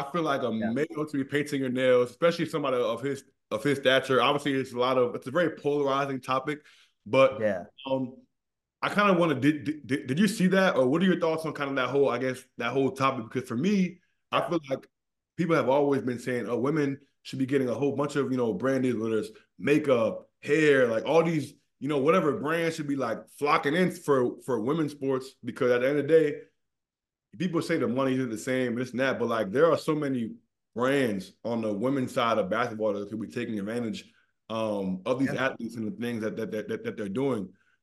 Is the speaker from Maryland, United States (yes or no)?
yes; Maryland, United States; I'm a Maryland guy through and through, born and raised in Maryland.